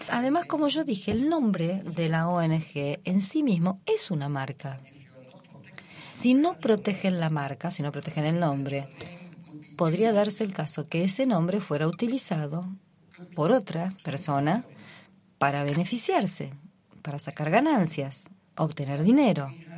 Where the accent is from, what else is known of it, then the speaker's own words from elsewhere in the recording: Mexico; de México.